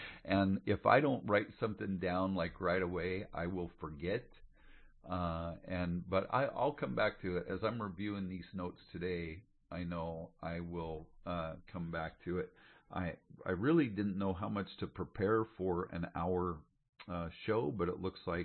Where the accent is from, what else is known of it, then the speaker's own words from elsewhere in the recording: Oregon, United States; also born or lived in Pennsylvania / Florida / Montana / Alaska; I'm not from the South. I'm not from Texas. I was born and raised in Oregon.